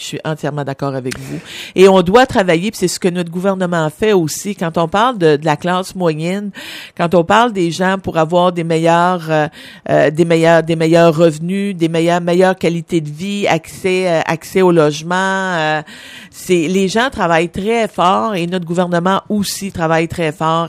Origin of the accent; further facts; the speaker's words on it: Quebec, Canada; Moi, je viens de la Gaspésie, les îles de la Madeleine.